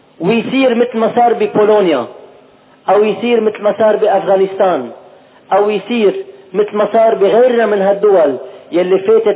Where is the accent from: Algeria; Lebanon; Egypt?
Lebanon; وكلنا سوا كلبنانيين ننتفض ضد الغرباء